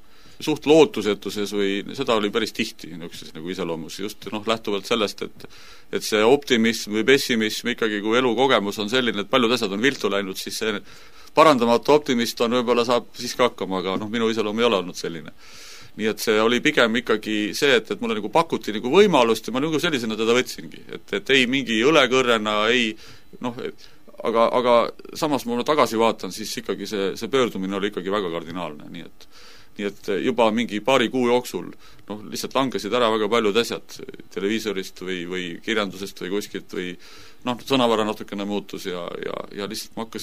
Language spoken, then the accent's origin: Estonian; Tallinn, Harju County, Estonia; Ma olen tegelikult Tallinna linnas sündinud ja ülesse kasvanud ja kui ma sain täisealiseks, siis võtsin maalt naise ja ma olen maainimene.